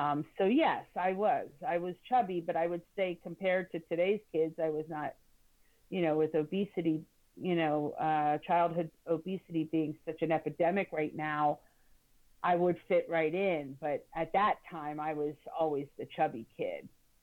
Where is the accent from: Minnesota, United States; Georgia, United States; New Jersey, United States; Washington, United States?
New Jersey, United States; Stone Harbor; Well, I grew up, Pete, on the Jersey Shore. Stone Harbor, New Jersey is my hometown. I spent every summer there of my life from the year I was born. And when I was 13, I believe it was, we moved down there year round.